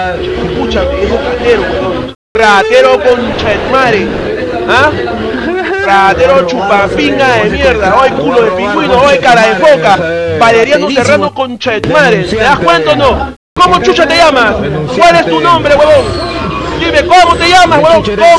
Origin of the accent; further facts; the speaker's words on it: Lima, Peru; Soy de Perú, pe, conchetumadre, de Lima, te saco la puta madre, acá en Chorrío, weón. Acá en Agua Dulce